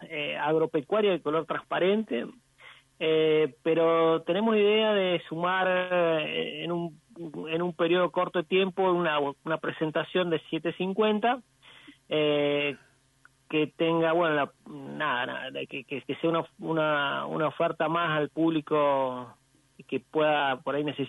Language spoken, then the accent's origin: Spanish; San Juan, Argentina; Realmente nosotros somos de San Juan y nuestro primer mercado es el público sanjuanino.